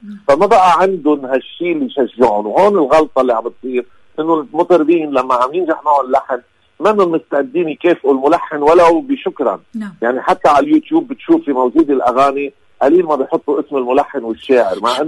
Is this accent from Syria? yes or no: no; Lebanon; انا كلبناني